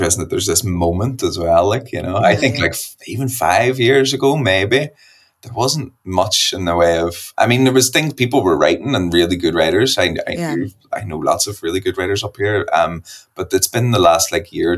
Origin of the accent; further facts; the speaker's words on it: Northern Ireland, United Kingdom; I see myself as an Irish person and that's my, you know, and that's my right.